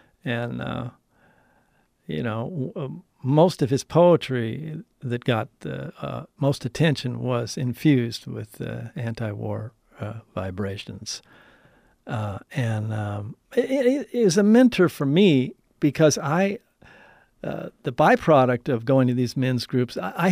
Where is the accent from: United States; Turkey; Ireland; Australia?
Ireland; I'm Irish.